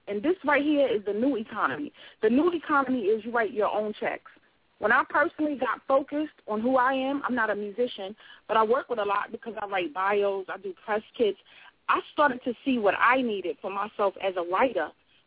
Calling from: South Carolina, United States; also born or lived in Brooklyn, United States; I'm calling in from South Carolina by way of Brooklyn, New York.

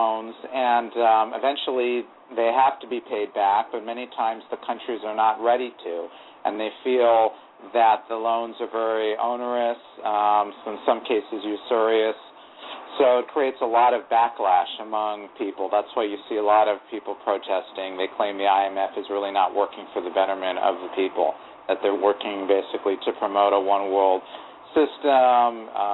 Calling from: Hawaii, United States; I'm calling from Hawaii.

